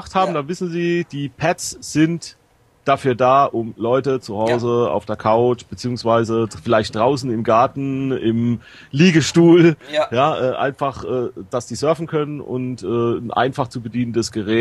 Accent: Germany; Ich als Deutscher möchte natürlich auch eine Produktion in Deutschland sehen

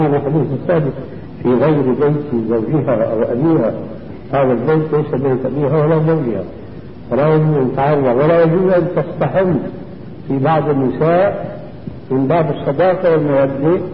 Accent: Syria; يتسع بعديد من بيوتنا في بلادنا سوريا.

